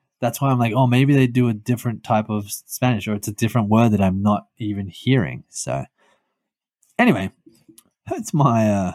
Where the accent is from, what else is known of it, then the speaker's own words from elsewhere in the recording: Australia; Well, I already knew this because I'm an Australian.